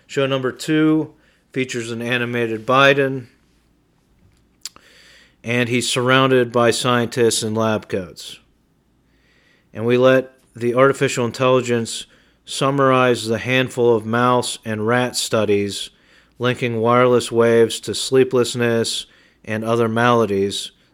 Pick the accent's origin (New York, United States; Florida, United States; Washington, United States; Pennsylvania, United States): New York, United States; Utica; the campground I manage here in my hometown of Utica